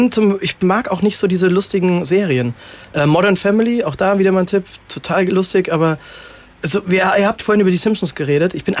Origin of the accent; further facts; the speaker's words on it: Rhineland-Palatinate, Germany; ich komme aus der Pfalz. Die Pfalz ist bekannt für einen guten Riesling